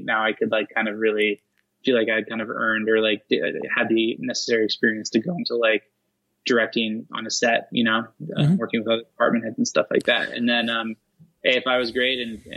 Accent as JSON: {"language": "English", "town": "Santa Barbara", "region": "California", "country": "United States", "tie": "born or raised there", "said": "And I grew up in Santa Barbara, California, just up the coast."}